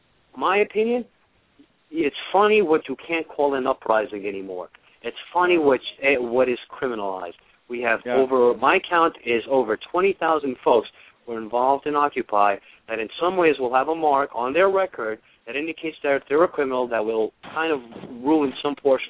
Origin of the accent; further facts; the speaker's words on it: New York City, New York, United States; I grew up right here, man. I grew up on like on the Donk and Putnam on, between like Bushwick and Ridgewood.